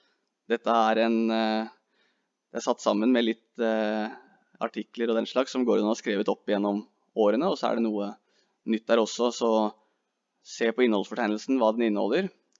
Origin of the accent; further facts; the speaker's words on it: Eastern Norway, Norway; Jeg jo blir jo kalt søring her oppe, men jeg er egentlig østlending, da.